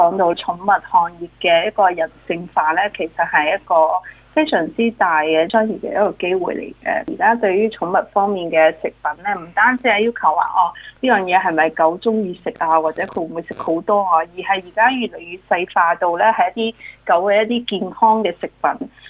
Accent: Australia; 代表咗我哋澳洲人咧，其实喺家庭开支方面咧

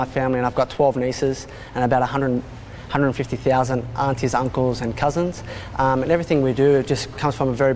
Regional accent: Australia; just by growing up playing cricket and footy with the boys and so on. I sort of felt like I grew up as an Aussie, you know, with the Lebanese background.

